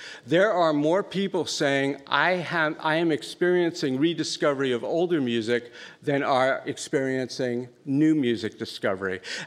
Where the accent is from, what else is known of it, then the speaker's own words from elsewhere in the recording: New York, United States; I grew up in New York. Stations like NEW were absolutely terrific.